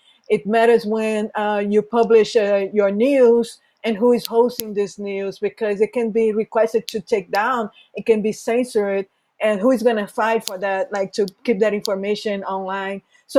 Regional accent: Brazil; I'm originally from Brazil

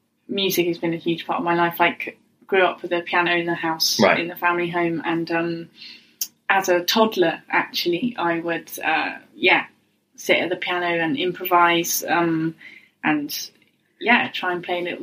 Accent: Medstead, South East England, United Kingdom; I grew up in a little village in Hampshire called Medstead, just kind of near like the market town of Alton. yeah, small village. Yeah, about 10 minutes away from the nearest town.

